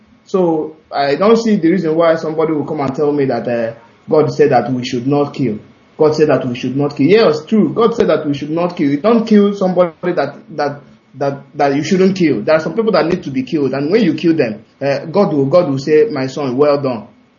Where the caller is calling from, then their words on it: Dakar, Senegal; I'm calling from Dakar, Senegal.